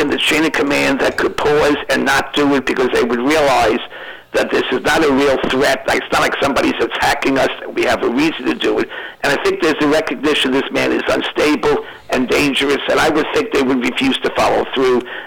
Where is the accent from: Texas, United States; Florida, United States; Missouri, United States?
Florida, United States; They say, where are you from? I say, South Florida.